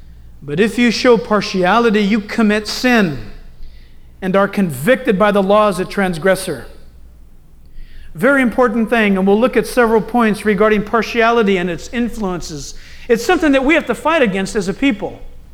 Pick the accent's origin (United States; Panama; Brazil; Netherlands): United States; when you walk into a hotel in a foreign country, and because I'm an American